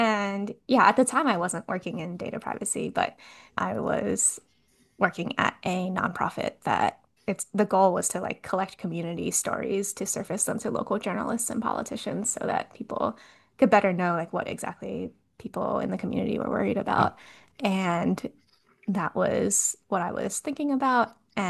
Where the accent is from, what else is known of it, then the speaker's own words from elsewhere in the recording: United States; born there; my parents grew up in, but I was born in America